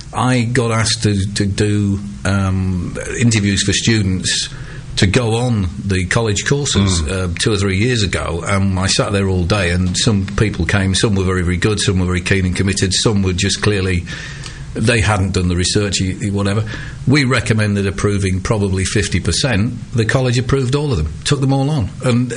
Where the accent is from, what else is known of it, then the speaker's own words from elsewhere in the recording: Yorkshire and the Humber, United Kingdom; As a Yorkshireman, obviously, was on my doorstep, not too far away from where I was born.